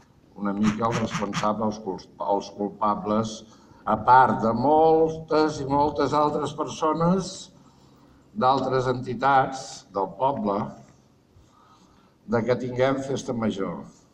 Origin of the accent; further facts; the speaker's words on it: Sant Pau d'Ordal, Catalonia, Spain; els meus orígens són de no gaire lluny d'aquí, de Sant Pau d'Ordal. Jo vaig néixer a Sant Pau d'Ordal l'any 55